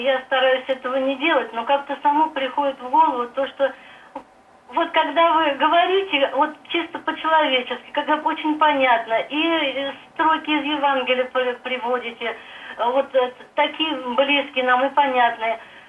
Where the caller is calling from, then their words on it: Mikhaylovka, Volgograd Oblast, Russia; Я звоню из Михайловки, Волгоградской области